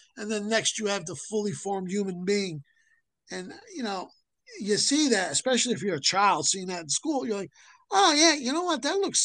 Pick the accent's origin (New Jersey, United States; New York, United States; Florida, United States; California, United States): New Jersey, United States; Paterson; He was actually the favorite son of my hometown, Paterson, New Jersey.